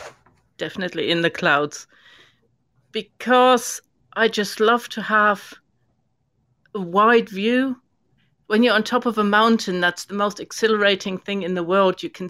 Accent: Germany; moved away as an adult; now in United Kingdom; ended up in the UK because I'm originally from Germany, and met my husband here and decided on the spur of the moment to stay in the UK to my family's distress. And here we are 30 years later

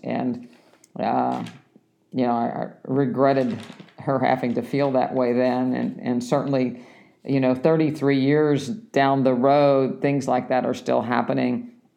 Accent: Morgantown, West Virginia, United States; I grew up in Morgantown, West Virginia, which was a university town.

